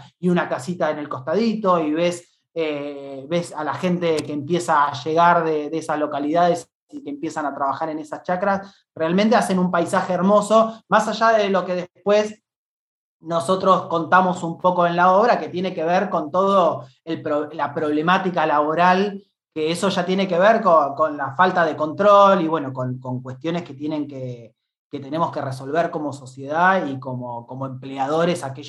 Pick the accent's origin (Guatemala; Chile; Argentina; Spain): Argentina; Bahía Blanca, Buenos Aires Province; moved away as an adult; Yo soy bahiense, soy de provincia de Buenos Aires, de Bahía Blanca, del interior, del sur bonaerense. Ahí desarrollé varios años de mi vida, hasta los 20 y pico de años, y después me fui a vivir un tiempo a Capital Federal